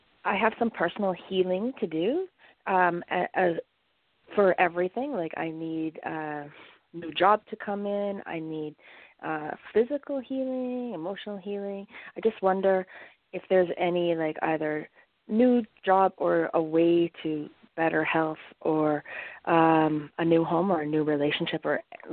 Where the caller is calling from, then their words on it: Canada; I'm calling from Canada.